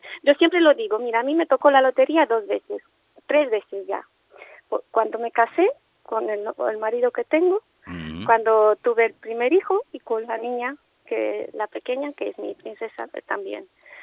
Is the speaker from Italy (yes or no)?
no; Romania; Spanish is a second language; now in Negreira, Spain; Yo soy rumana. Llevo 14 años aquí en Negreira.